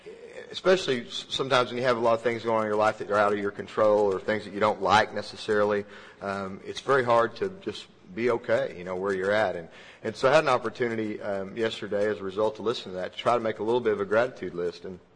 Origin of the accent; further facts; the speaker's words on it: Shawnee, Oklahoma, United States; born there; I was born in Shawnee, Oklahoma.